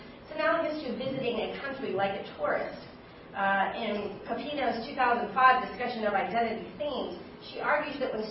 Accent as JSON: {"language": "English", "region": "Hawaii", "country": "United States", "tie": "born or raised there", "said": "I grew up in Hawaii, where the ocean is sacred."}